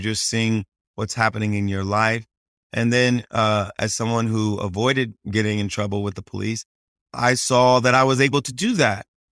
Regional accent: Ohio, United States; I had played and sang a lot growing up in Ohio, played in church a lot.

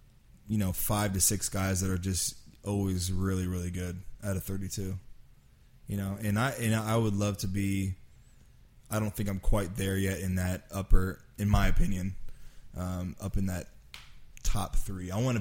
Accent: California, United States; And we're from the Bay Area, so everyone loves Howie Long.

